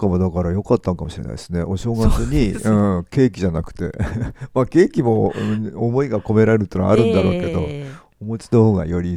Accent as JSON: {"language": "Japanese", "region": "Hokkaido", "country": "Japan", "said": "あと私北海道ですけど、はい、北海道は四角い餅でしたけどね。"}